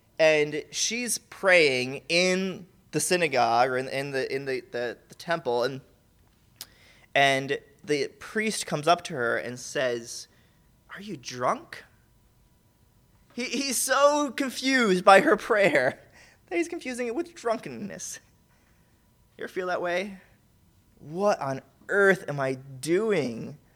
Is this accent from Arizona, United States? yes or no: no; Scranton, Pennsylvania, United States; I'm not from the South, I gotta stop saying that. It's not true, I'm from Scranton, but I've lived in the South for the last 8 years